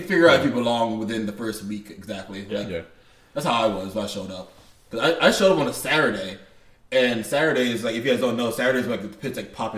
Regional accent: Florida, United States; I'm from South Florida, so I'm trying to kind of pinpoint where.

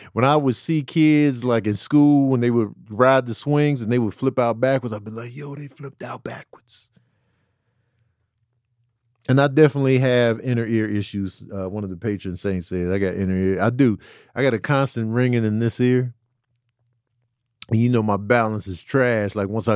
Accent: Chicago, Illinois, United States; Like growing up in Chicago, South Side, you know, Chicago's very segregated. So I grew up in a black household. All the kids in my neighborhood were black.

